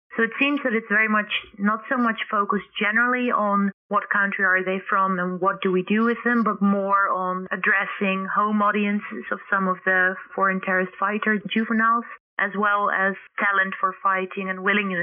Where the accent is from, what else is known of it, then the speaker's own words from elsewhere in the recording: Netherlands; English is a second language; anything but my home country in the Netherlands